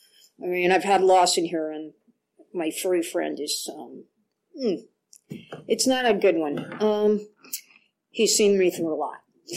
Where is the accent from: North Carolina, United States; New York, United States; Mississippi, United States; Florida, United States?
New York, United States; Brooklyn; I grew up in Brooklyn, New York, and two crazy parents, both alcoholics.